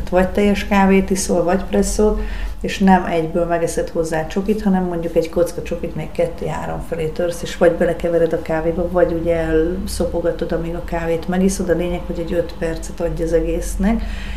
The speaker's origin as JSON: {"language": "Hungarian", "country": "Hungary", "said": "hát magyarok vagyunk, büszkék legyünk"}